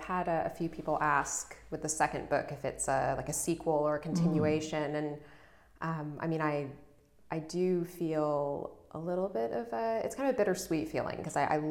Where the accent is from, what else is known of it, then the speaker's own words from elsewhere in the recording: United States; And speaking as an American, sometimes I think I understand the United States